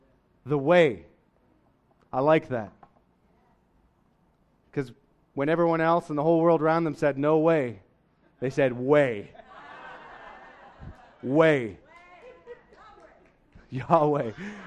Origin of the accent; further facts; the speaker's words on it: Canada; I'm from Canada. We used to look to the mountains.